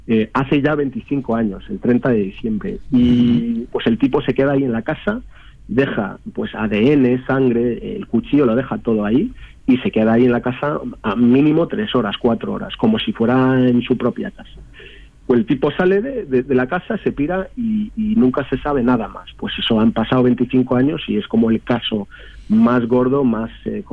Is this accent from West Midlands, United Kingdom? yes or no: no; London, United Kingdom; also born or lived in United States; yo realmente soy inglés, ¿no? Yo, uh-huh, yo nací en Londres, pero mi padre es de España. Pero ¿qué pasa? Que también estuve 7 años viviendo en Estados Unidos.